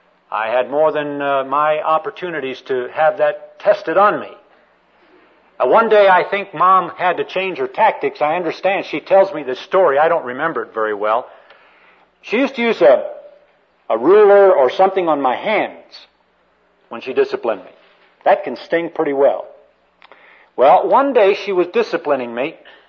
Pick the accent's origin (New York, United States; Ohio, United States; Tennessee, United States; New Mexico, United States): New Mexico, United States; Albuquerque; born there; now in California, United States; We moved to California from Albuquerque, New Mexico. I was born down in Albuquerque, New Mexico.